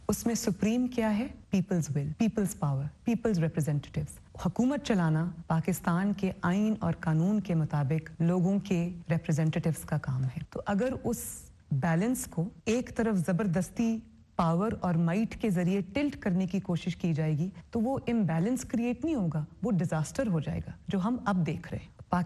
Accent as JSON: {"language": "Hindi", "country": "Pakistan", "said": "मैं साथ साथ एक पाकिस्तानी हूँ"}